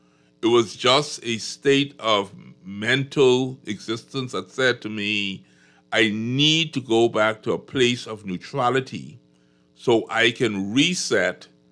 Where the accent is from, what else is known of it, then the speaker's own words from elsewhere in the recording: Bahamas; now in United States; And, you know, growing up in the Bahamas, Darwin, mm-hmm. you could never, ever have told me that there was a large block of individuals in this country mm-hmm. that was homeless.